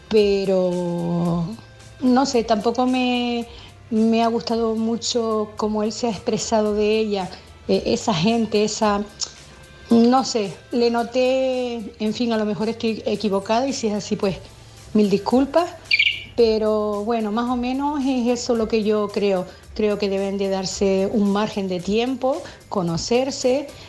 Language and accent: Spanish; Tenerife, Canary Islands, Spain; de Tenerife.